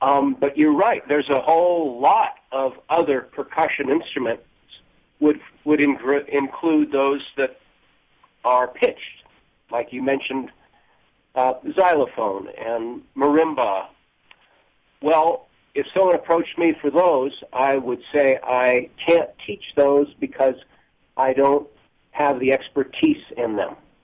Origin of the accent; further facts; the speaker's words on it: California, United States; now in Albuquerque, United States; I'm a native Californian, but now proud to say I'm an Albuquerquean or a Burke.